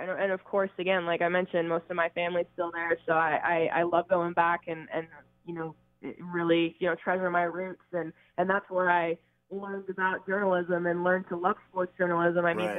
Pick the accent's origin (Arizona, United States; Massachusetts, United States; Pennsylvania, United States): Arizona, United States; Phoenix; now in Denver, United States; But yeah, born and raised in Phoenix, graduated from Arizona State, and then have worked in Beaumont, Texas, and then Oklahoma City